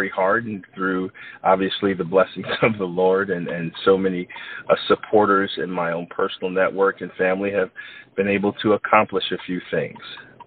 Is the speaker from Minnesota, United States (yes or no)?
no; Brooklyn, New York, United States; Born and raised in Brooklyn, New York.